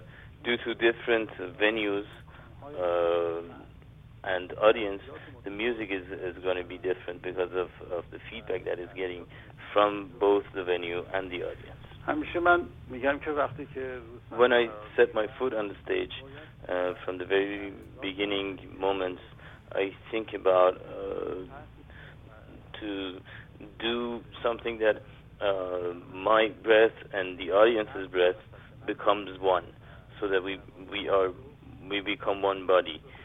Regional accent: Tehran, Tehran Province, Iran; born there; English is a second language; I was born in Tehran, Iran, in the year 1951.

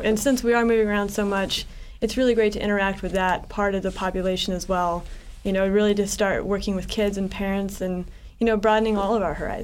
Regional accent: Austin, Texas, United States; I come from Austin, Texas, and I've always lived in cities.

